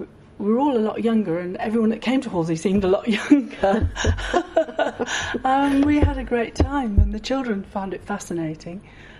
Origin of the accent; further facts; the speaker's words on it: Leeds, Yorkshire and the Humber, United Kingdom; now in Dorset, United Kingdom; I was born in Leeds in 1944 and lived there for 20 years.